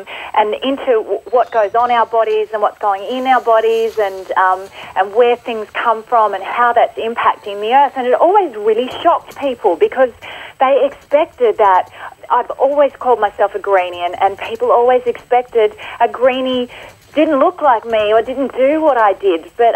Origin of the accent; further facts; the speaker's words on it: Sydney, New South Wales, Australia; now in Queensland, Australia; I live at the moment in Queensland, and I'm from Sydney originally